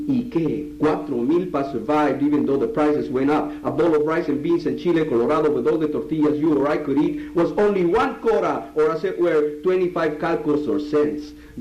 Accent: San Diego, California, United States; well, I'm from San Diego.

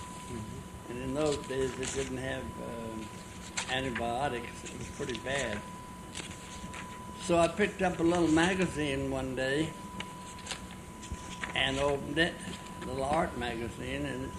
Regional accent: Texas, United States; now in San Diego, United States; And then we came back to my hometown in Texas. And from there, we came out to San Diego, the two of us, married.

